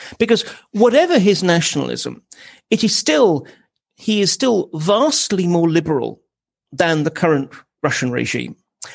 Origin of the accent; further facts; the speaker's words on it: United Kingdom; I'm sorry, as a Brit speaking to an American, but makes a lot more sense to me.